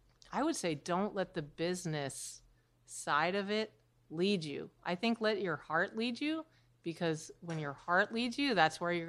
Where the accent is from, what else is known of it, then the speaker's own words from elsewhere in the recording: New Hampshire, United States; now in New York City, United States; When I said I'm from New Hampshire, I thought, you know, I really feel more like a New Yorker. I feel like I'm from Brooklyn at this point. But I was born and raised in New Hampshire.